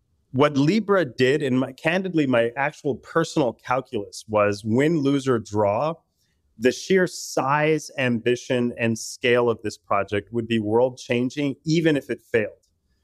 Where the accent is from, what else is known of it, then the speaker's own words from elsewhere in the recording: Puerto Rico; I'm from Puerto Rico. I was born and raised in Puerto Rico. Grew up poor in the poorest part of the United States, the island of Puerto Rico.